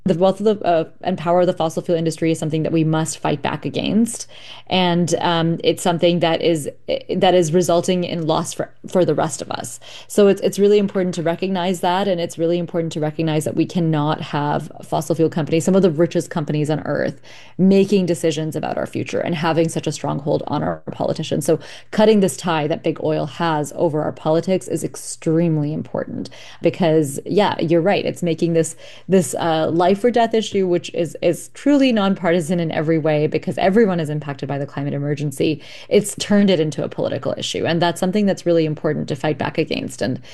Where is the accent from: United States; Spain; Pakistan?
Pakistan; I come from Pakistan